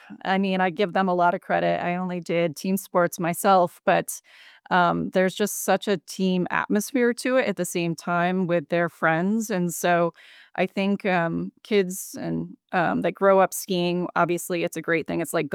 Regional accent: Watertown, New York, United States; So honestly, I grew up in Watertown, New York, and no one really thinks about skiing there, but there is Dry Hill, and it is the smallest little hill

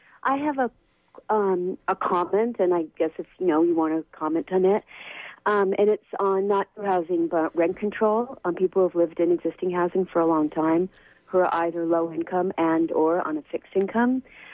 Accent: San Francisco, California, United States; this has happened, I'm from San Francisco, to family friends of ours

